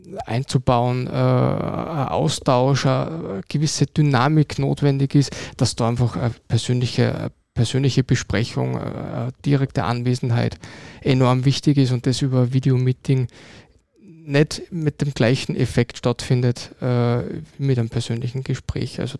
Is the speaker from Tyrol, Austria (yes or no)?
no; Salzburg, Austria; now in Upper Austria, Austria; Also ich bin Salzburger. Ich bin erst seit 4 Jahren Oberösterreicher, weil ich mit meiner Frau dort Haus gebaut habe.